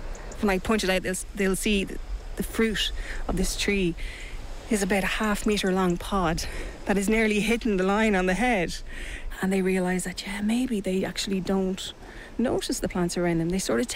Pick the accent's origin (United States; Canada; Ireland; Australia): Ireland; Kells, County Meath; I was born and raised in County Meath on a dairy farm just outside of Kells.